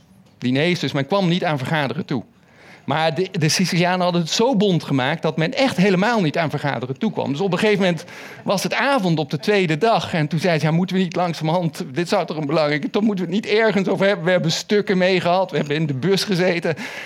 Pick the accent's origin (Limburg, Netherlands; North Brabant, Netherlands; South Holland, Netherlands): Limburg, Netherlands; Maastricht; born there; Nu is het zo dat mijn geboortestad Maastricht zichzelf wel eens balkon van Europa noemt.